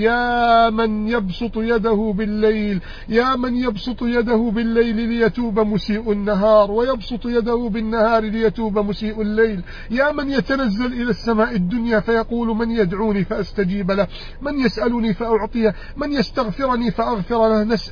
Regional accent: Egypt

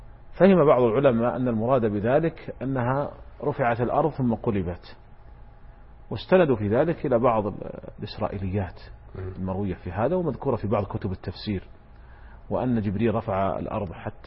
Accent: Saudi Arabia; هو عندنا في المملكة العربية السعودية

